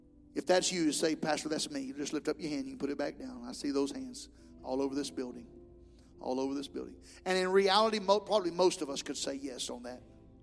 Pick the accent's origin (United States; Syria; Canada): United States; Alabama; accent: Alabama; But when I get around my brothers, my Alabama accent comes back strong.